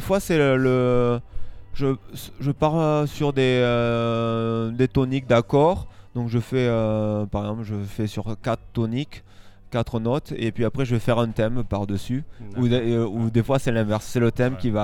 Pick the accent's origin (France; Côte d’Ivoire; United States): France; Donzac; now in Toulouse, France; Non, j'habite sur Toulouse, mais je suis originaire de Donzac, donc j'ai laissé...